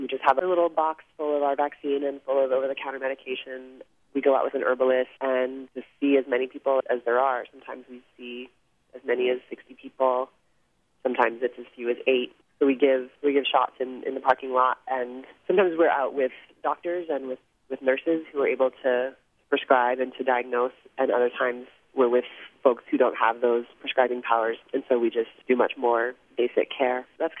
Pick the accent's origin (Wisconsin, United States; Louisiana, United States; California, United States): Louisiana, United States; Baton Rouge; I grew up in Baton Rouge and lived away for about 15 years and came back after the storm to work at the Common Ground Clinic.